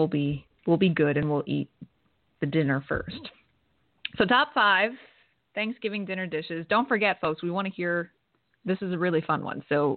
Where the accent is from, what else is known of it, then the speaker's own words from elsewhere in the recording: United States; as I am an American who lives in the great state of Pennsylvania, and Rick is Canadian.